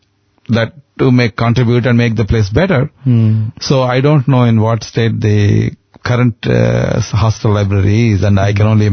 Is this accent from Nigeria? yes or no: no; India; first language Telugu; English is a second language; Telugu is my mother tongue.